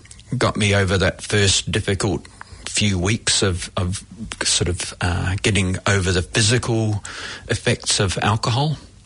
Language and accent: English; New Zealand; moved away; also born or lived in Australia / Hong Kong; I'm from New Zealand originally